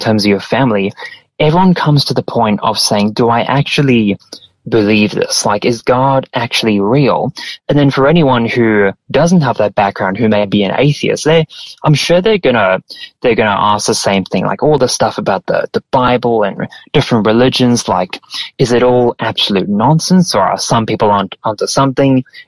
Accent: Dubai, United Arab Emirates; also born or lived in Zimbabwe; So my family is from Zimbabwe, but I actually grew up in the Middle East. I grew up in Dubai. So I really retained the accent to my family.

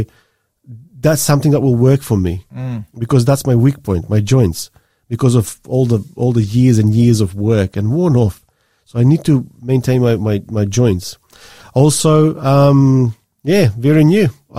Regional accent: Australia; here as an Australian

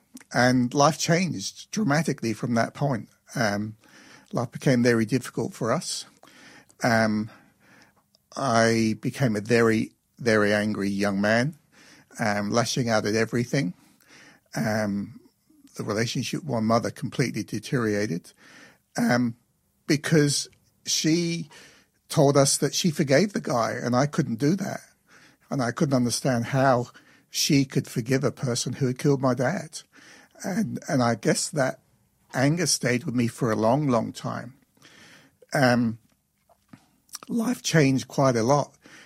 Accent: England, United Kingdom; born there; I took into it a lot of baggage from when I was a kid, when I was born in England.

